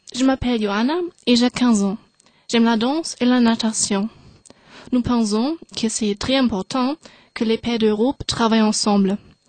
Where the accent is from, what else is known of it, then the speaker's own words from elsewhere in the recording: Germany; Hallo, ich komme aus Deutschland und … Ich bin 15 Jahre alt